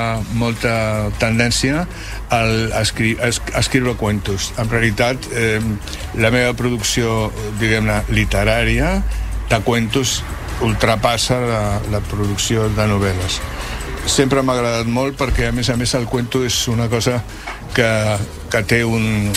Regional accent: Barcelona, Catalonia, Spain; Bueno, sempre Barcelona, clar, sempre perquè soc barceloní.

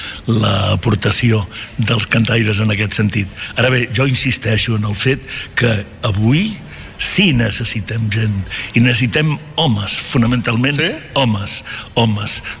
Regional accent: Galicia, Spain; jo sóc gallec

